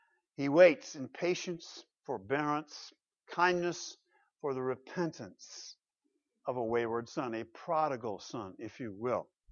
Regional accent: Grand Rapids, Michigan, United States; Not if you come from Grand Rapids, Michigan, raised there myself as well, where indeed, in my hometown of Grand Rapids, amongst the Dutch Reformed

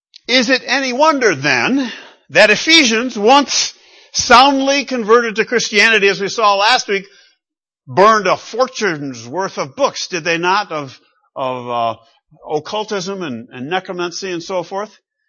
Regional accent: Michigan, United States; I grew up in Western Michigan where unions were strong.

